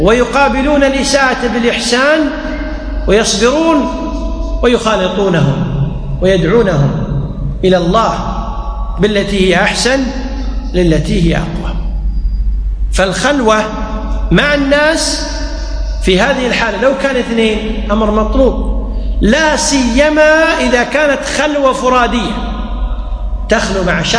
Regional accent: Kuwait; ومثل ما يقول العامة عندنا في الكويت ما عندهم إلا الحش

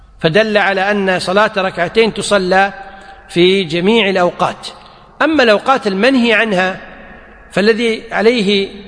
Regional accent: Kuwait; والحمد لله عندنا في الكويت حفظها الله ورعاها الأمور متيسرة

